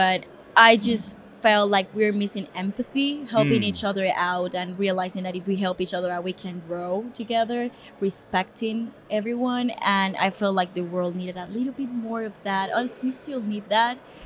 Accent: Barrancabermeja, Santander, Colombia; now in Medellín, Colombia; However, I'm not from Medellin. I'm from a city that is very hard to spell.

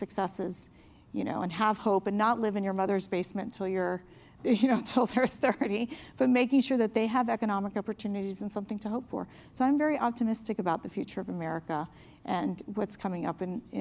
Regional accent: Miami, Florida, United States; when I was 15 years old and I grew up in Miami, you know, I came from a Cuban-American family.

